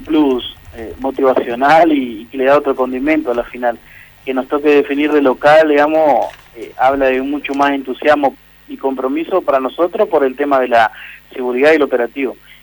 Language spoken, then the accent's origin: Spanish; San Agustín, Argentina; Yo soy de San Agustín, sí.